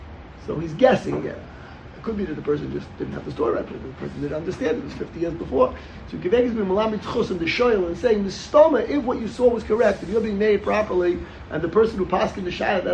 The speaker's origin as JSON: {"language": "English", "town": "Riverdale", "region": "New York", "country": "United States", "tie": "born or raised there", "said": "This goes back 30 years ago or so. I grew up in Riverdale."}